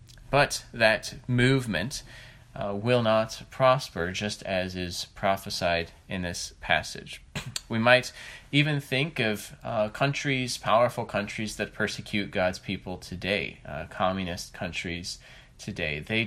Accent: United States; And maybe as an American, I'm, you know, blind to maybe we are there already.

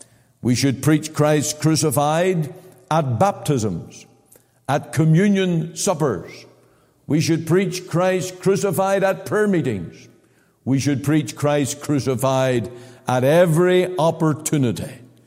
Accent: Omagh, Northern Ireland, United Kingdom; I was converted to the Lord Jesus in my hometown in Oma Free Presbyterian Church.

